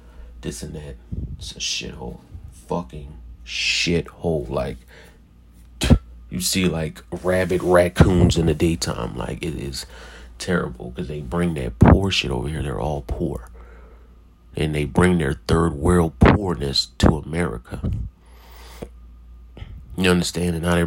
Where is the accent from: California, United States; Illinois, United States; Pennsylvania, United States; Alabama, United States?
Pennsylvania, United States; Philadelphia; I'm from West Philly, like, nigga, we on a block, it's just number of black people.